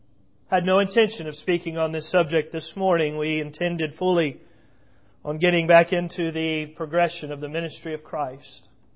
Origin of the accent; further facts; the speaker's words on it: United States; We are at ease in the Lord's churches today, and because we are American, we have been at ease for many years.